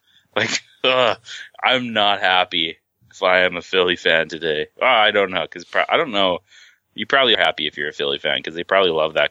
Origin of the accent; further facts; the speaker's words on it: Canada; I'm Canadian